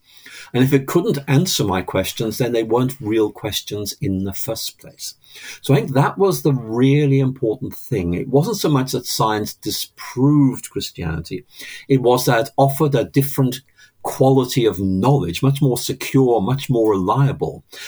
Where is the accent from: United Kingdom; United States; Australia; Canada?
United Kingdom; Northern Ireland; born there; I was born in Northern Ireland back in 1953, which is a long time ago. My family were conventionally religious